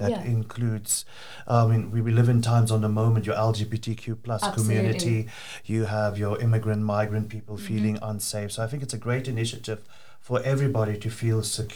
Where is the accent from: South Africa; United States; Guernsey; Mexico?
South Africa; Growing up in South Africa, we had an oyster festival too.